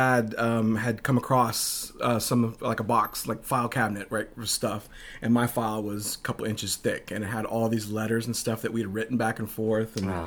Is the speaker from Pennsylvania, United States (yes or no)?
no; San Antonio, Texas, United States; You know, I come from San Antonio where we've got if you stack the white pages and the yellow pages, you got a good 2 feet on you know?